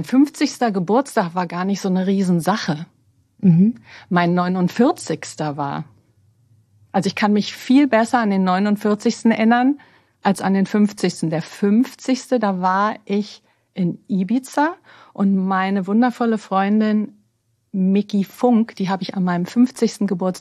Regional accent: Berlin, Germany; ich bin ja gebürtige Berlinerin, so eine richtig echte Berliner Pflanze. Mhm. Bin am Kotti groß geworden

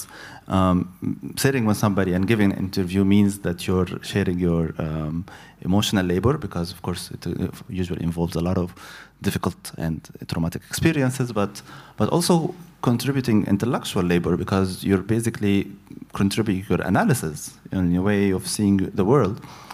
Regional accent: Upper Egypt, Egypt; I went to a university to do my bachelor in my hometown, which is a small town in south of Egypt that is marginal by Egyptian standards.

